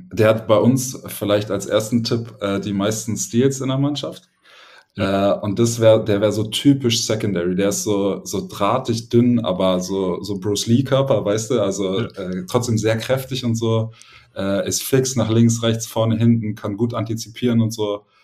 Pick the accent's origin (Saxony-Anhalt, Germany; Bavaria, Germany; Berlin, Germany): Berlin, Germany; ich bin aufgewachsen in Berlin, hatte also so in Berlin-Neukölln, hatte so Hochhäuser um mich rum, viel Stadt, ganz viel Asphalt und Teer.